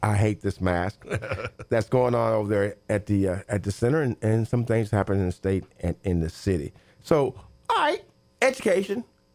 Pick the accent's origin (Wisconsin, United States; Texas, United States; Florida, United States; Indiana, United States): Indiana, United States; Terre Haute; And I'm from Terre Haute, and I went to ISU in 1974.